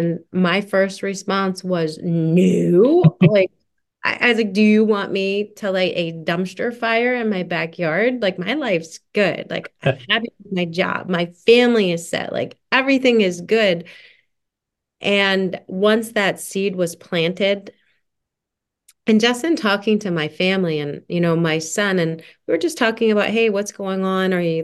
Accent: Summit Hill, Pennsylvania, United States; And I grew up in Summit Hill, which is a small little Carbon County coal town. And that's, like, where my Irish side comes from.

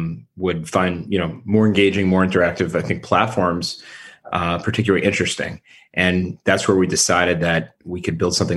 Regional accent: New Jersey, United States; Yeah, well, I grew up in New Jersey and I met my wife in Washington, D.C. on the first day of classes in the cafeteria

